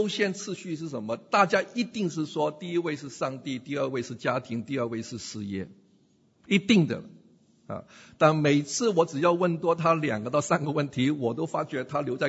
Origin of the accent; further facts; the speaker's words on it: Guangdong, China; 我们广东人说好嘎塞啦，很厉害啦。